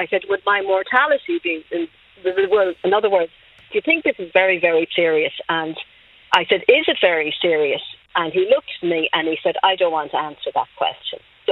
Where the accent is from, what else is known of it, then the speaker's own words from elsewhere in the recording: Dublin, Leinster, Ireland; now in Cavan, Ireland; I'm from Dublin, but I was brought into Cavan Hospital. I live in Cavan now at the moment.